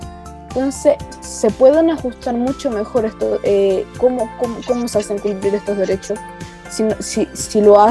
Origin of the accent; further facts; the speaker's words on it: Chile; Nuestro país se quedó en una etapa que yo creo que sí. Yo le digo conservacionismo. Yo creo que se quedó en una etapa de adultocentrismo. Yo siento que no. En Chile la participación es baja.